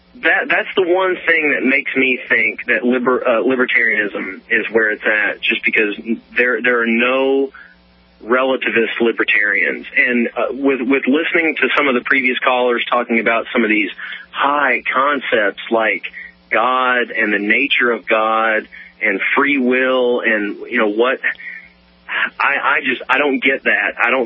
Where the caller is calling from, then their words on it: Kentucky, United States; Well, I, like I said, I'm from Kentucky.